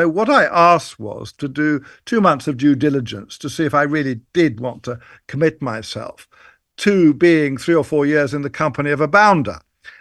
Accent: England, United Kingdom; I felt as an English person who'd grown up in some of the same situations as Fleming

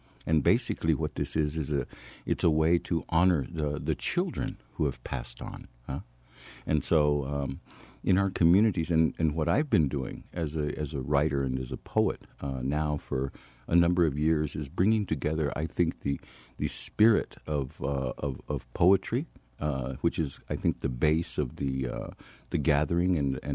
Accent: Atlixco, New Mexico, United States; I grew up in a community right across the river on the other side of the tracks, on the other side of the Rio Grande, and it's called Atlixco

